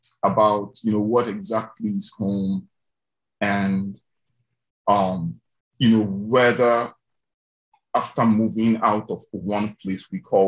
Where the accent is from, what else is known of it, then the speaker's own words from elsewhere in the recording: Nigeria; moved away as an adult; now in United States; I'm from Nigeria.